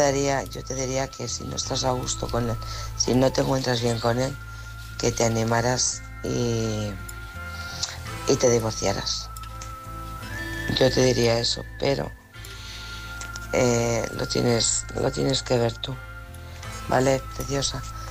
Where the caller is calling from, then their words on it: Alcorcón, Community of Madrid, Spain; de Alcorcón.